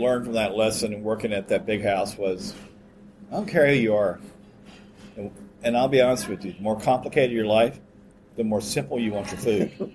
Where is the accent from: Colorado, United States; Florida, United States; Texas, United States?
Florida, United States; Florida, you know, I grew up in Florida. It's pioneer state, you know what I mean?